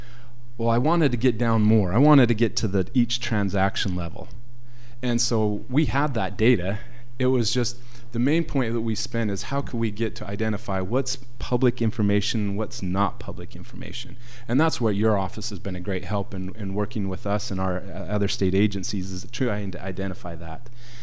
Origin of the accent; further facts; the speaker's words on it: Preston, Idaho, United States; I grew up down in Preston, down in the Cache Valley on the Idaho side.